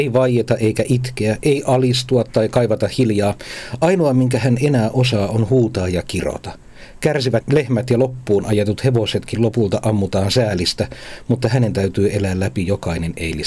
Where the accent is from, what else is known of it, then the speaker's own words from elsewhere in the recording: Kuusamo, North Ostrobothnia, Finland; kun mä nyt olen sieltä Kuusamosta kotoisin